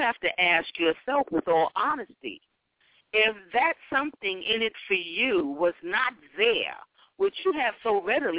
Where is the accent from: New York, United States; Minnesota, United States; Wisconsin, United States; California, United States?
New York, United States; New York City; Young and dumb, growing up in Harlem.